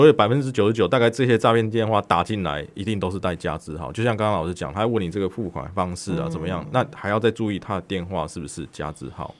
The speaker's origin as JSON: {"language": "Chinese", "country": "Taiwan", "said": "所以越来越我觉得我们台湾的民众会越到后面哦"}